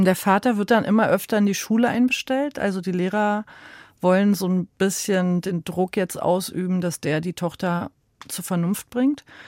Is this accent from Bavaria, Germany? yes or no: no; Berlin, Germany; wir sind auch aus Ost-Berlin, eben aus Berlin groß geworden